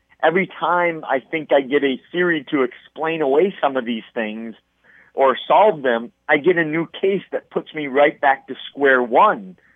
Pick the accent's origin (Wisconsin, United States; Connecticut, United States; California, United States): Wisconsin, United States; I blame my interest in the weird and unusual on my home state of Wisconsin